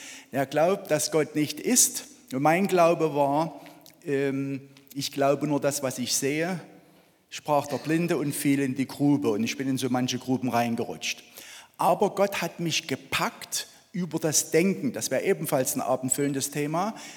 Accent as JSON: {"language": "German", "town": "Lichtenau", "region": "Saxony", "country": "Germany", "said": "Ich komme aus der Nähe von Chemnitz in Lichtenau"}